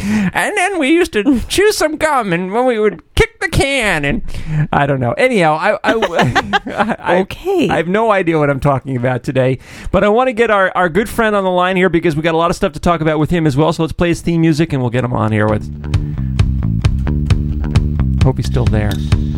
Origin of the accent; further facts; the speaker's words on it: Central Valley, New York, United States; the house that I grew up in the Central Valley, New York, in the lower Hudson Valley of New York State. The house that I grew up in from the age of 10 until the age of, 18